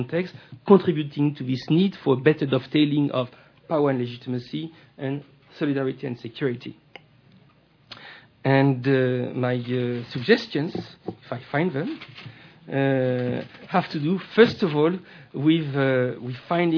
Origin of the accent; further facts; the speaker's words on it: France; accent: French; English is a second language; I'll apologize for my French accent and my grammar, which is not perfect.